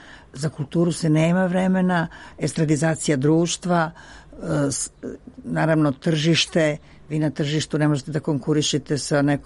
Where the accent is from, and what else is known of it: Serbia